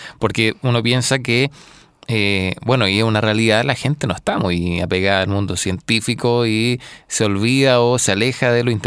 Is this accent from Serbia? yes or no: no; Chile; hay que sentirse como orgulloso de eso, porque es difícil que países pequeños como el de nosotros sean parte de algo tan grande